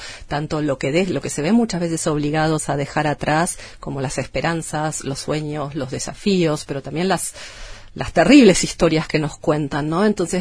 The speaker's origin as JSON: {"language": "Spanish", "country": "Argentina", "said": "Yo soy de Argentina, estoy basada en la oficina ahí."}